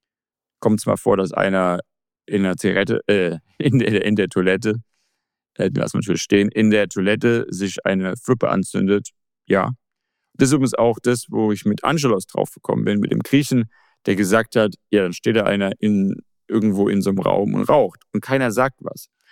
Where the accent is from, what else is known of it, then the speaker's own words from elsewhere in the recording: Germany; now in Guangzhou, China; natürlich bin ich in Deutschland aufgewachsen